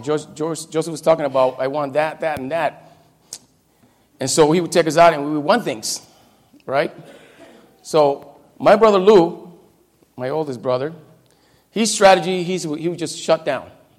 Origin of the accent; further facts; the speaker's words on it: Caguas, Puerto Rico; born there; I was born in Caguas, Puerto Rico, okay?